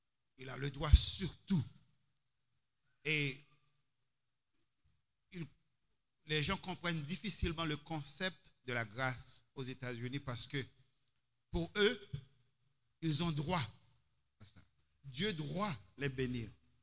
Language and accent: French; Haiti; also born or lived in United States; j'ai vécu aux États-Unis et je suis haïtien, je vis en Haïti